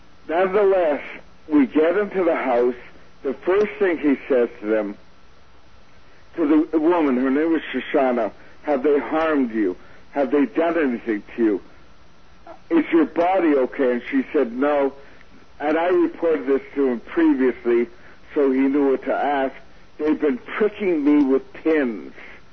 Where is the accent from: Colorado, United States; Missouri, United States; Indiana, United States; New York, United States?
Missouri, United States; I'm from Missouri. You got to show me.